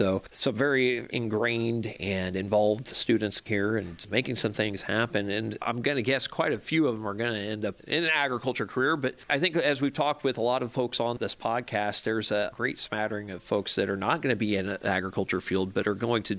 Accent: Effingham, United States; I know I came from Effingham originally

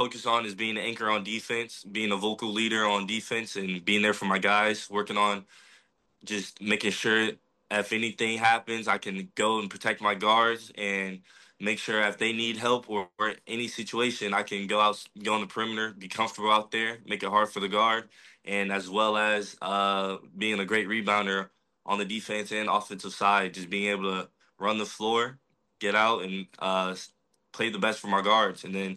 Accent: Milwaukee, Wisconsin, United States; It's part of my personality, something I'm for sure not going to ignore, but if anybody asks, I'm from Milwaukee.

